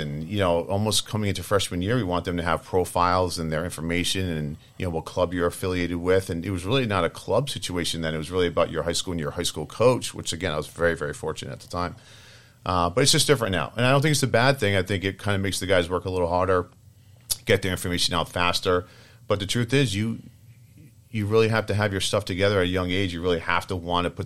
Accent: Rhode Island, United States; I'm going to live in Boston. I'm from Rhode Island. It's a new market.

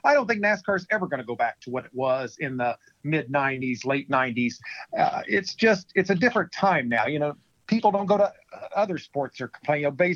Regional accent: Missouri, United States; You know, I'm actually from Missouri.

